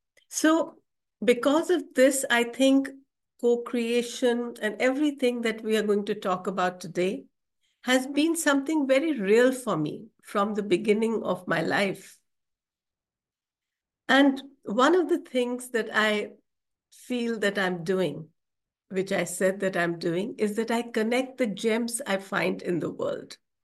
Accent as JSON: {"language": "English", "country": "India", "said": "I'm from India."}